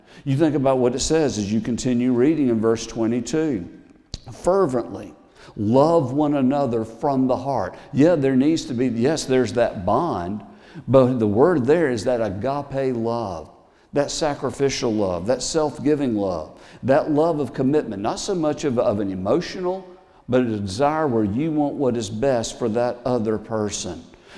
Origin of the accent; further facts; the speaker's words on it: the South, United States; I'm from the South, she's from the North.